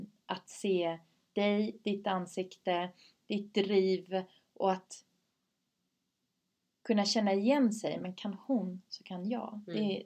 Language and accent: Swedish; Sweden; att när jag växte upp i Sverige, då fanns det inte ens liksom någon med mörkt hår på tv.